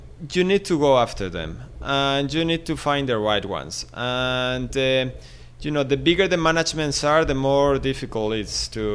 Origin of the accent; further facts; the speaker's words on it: La Rioja, Spain; English is a second language; You know, I'm from Rioja in Spain, and it's famous for its wines. And there are so many wineries.